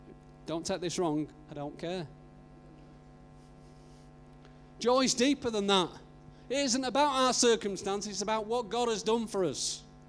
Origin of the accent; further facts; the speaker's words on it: England, United Kingdom; So when we say joy, because we're English, we haven't really got big expression.